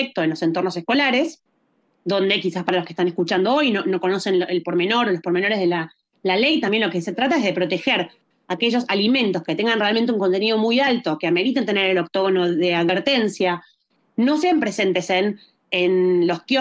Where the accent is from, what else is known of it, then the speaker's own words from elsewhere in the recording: Buenos Aires Province, Argentina; Yo provengo de la provincia de Buenos Aires